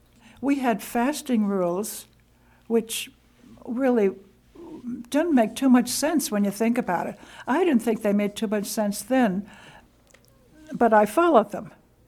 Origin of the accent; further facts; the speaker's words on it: Yonkers, New York, United States; also born or lived in Flushing / Bayside; Well, I was born in Yonkers. Then we went to New York City. Then we lived in Flushing, Long Island. Then we lived in Bayside. Then we came back to Yonkers, and then I entered Marino.